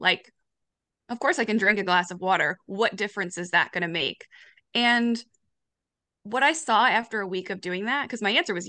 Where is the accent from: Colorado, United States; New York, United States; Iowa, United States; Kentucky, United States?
New York, United States; I'm from New York.